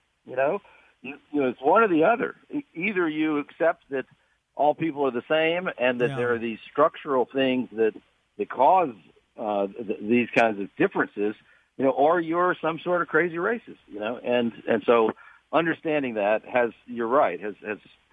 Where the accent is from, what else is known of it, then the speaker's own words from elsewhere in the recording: Mississippi, United States; growing up in Mississippi and in a town that was a majority black place.